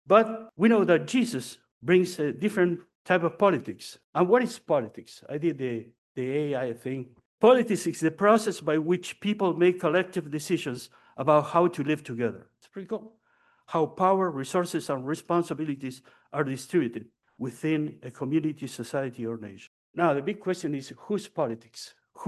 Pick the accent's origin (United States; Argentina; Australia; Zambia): Argentina; I grew up in Argentina, in the middle of dictatorships until, let me see, when I was 23 or 24, I voted for the first time, democracy.